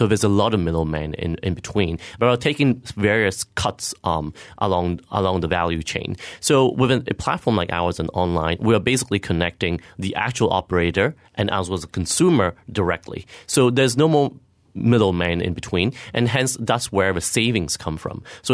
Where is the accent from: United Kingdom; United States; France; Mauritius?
Mauritius; English is a second language; I'm actually from Mauritius. So, you know what, Mauritius is quite a, you know, travel destinations.